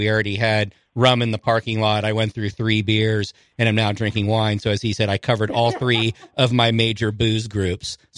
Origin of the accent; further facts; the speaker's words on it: California, United States; Years ago, I was at a baseball game visiting friends that I grew up with in California